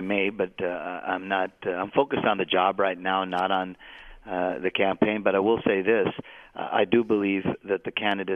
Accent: City Terrace, California, United States; This is an honor that I frankly never expected as a growing up in City Terrace as a young boy

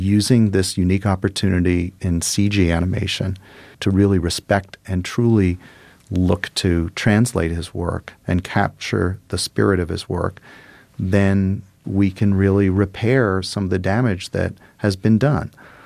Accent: New York City, New York, United States; I grew up in New York City in the 70s

